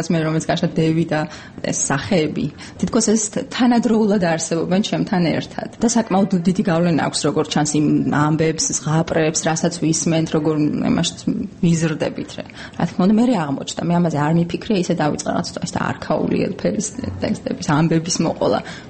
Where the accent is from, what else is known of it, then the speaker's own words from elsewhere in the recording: Mtskheta-Mtianeti, Georgia; გავიზარდე ხევსურეთში და იქ ესეთი გარემოა, რომ იქ ყველაფერი თანამედროვეა